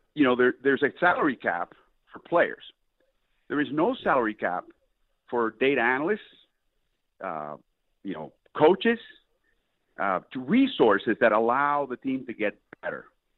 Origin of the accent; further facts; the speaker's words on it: Puerto Rico; I grew up in Puerto Rico.